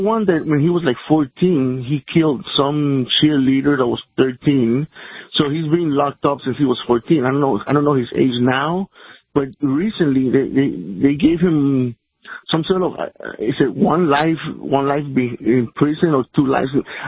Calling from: Miami, Florida, United States; from Miami.

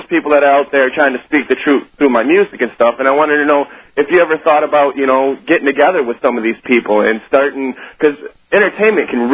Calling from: Michigan, United States; From Michigan.

